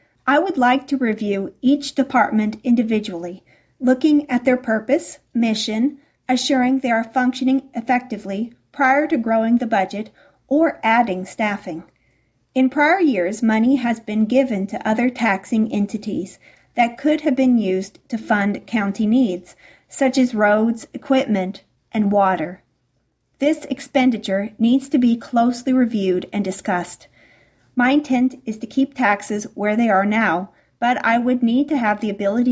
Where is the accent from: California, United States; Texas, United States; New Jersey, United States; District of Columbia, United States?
Texas, United States; I was born and raised in West Texas. I went to Texas Tech for my undergraduate and law school.